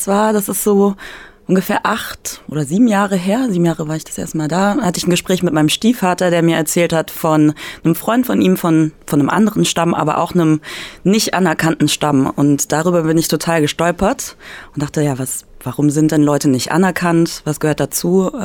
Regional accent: Germany; vielleicht auch gar nicht als Amerikaner, sondern wie ich aus Deutschland jetzt da hingekommen bin

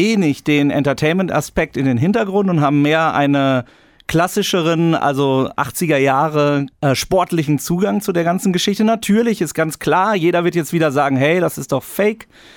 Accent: Bielefeld, North Rhine-Westphalia, Germany; Und jetzt kommen wir nach Bielefeld, worauf ich mich natürlich als Bielefelder ganz besonders freue

